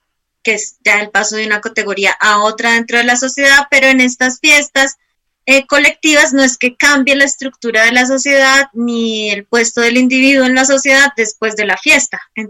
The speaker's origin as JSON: {"language": "Spanish", "town": "Santa Marta", "region": "Magdalena", "country": "Colombia", "tie": "born or raised there", "also_born_or_lived": "Bogotá", "said": "yo crecí en Santa Marta, yo nací en Bogotá, pero crecí en Santa Marta"}